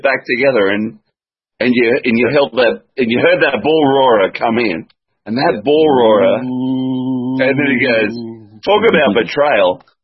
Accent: Australia; and I'm an Australian

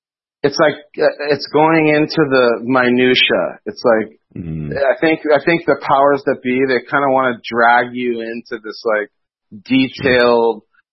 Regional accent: United States; Well, you know what? I have to say, as an American

